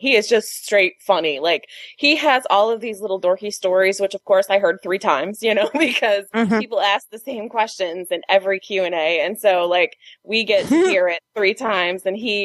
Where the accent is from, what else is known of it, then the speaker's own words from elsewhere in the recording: Toledo, Ohio, United States; because he's from Canada and I'm from Toledo, Ohio.